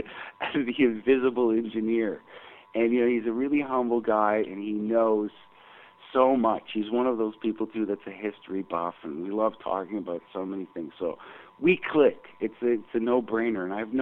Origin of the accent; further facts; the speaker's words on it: Canada; I love Canada, man. I love being a Canadian. I love this space and the great white north.